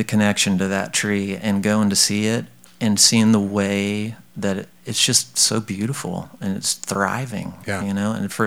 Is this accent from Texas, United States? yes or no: yes; Texas, United States; I'm from West Texas and born and raised there, and it really comes from being in that place and just having a lot of space around you